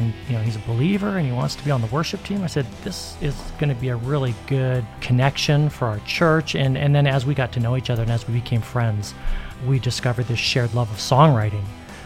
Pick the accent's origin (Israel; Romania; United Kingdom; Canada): Canada; now in Las Vegas, United States; Andrew being Australian and me being Canadian, but Vegas is our home. I've lived in Vegas for almost 20 years now